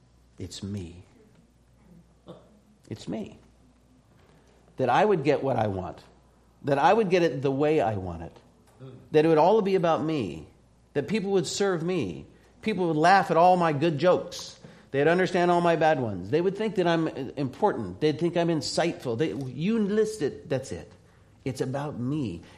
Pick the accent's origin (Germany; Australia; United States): United States; Arizona; I grew up in Arizona. I didn't really learn how to fish.